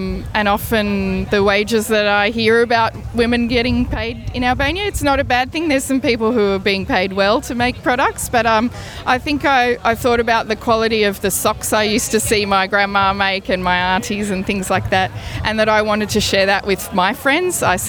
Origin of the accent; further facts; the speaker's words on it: Australia; born there; I was born in Australia, but really when I went back to Albania, I found a strong connection to the heartland and to the people